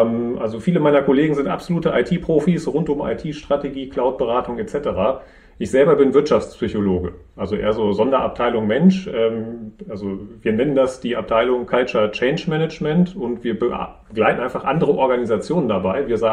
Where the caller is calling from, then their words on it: North Rhine-Westphalia, Germany; Grüße aus dem Münsterland.